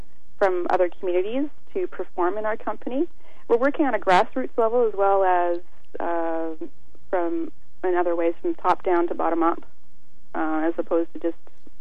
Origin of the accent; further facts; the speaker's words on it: St. Catharines, Ontario, Canada; also born or lived in Waterloo / Toronto; having, you know, been raised in St. Catharines, you know, I went, you know, I lived in Waterloo, of course, and in Toronto while I was at the school